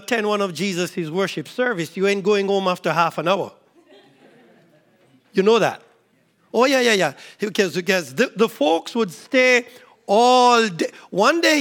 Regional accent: Cayman Islands; So I wish I could carry the Cayman. We're from the Cayman Islands. Wish I could carry the Cayman weather up here.

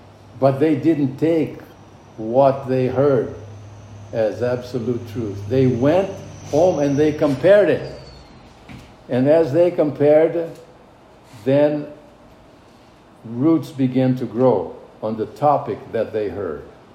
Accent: Brazil; born there; English is a second language; I am a lover of soccer. I was born in Brazil.

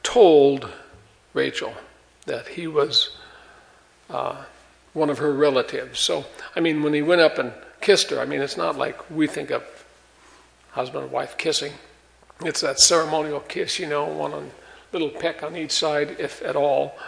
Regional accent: Minnesota, United States; We were attending the University of Minnesota. That's where we grew up back in Minnesota.

